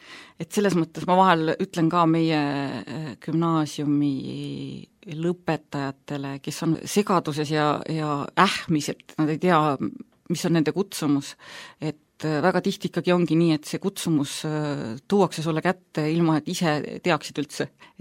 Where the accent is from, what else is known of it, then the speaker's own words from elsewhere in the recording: Tõravere, Tartu County, Estonia; Kasvasin üles Tõravere observatooriumis. Astrofüüsikute keskel ja käisin Nõo keskkoolis